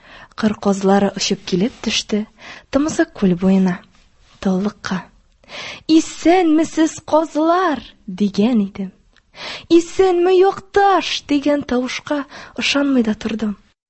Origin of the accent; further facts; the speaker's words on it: Bashkortostan, Russia; Мин Башкортстан Республикасыннан, Дүртөйлө районынан.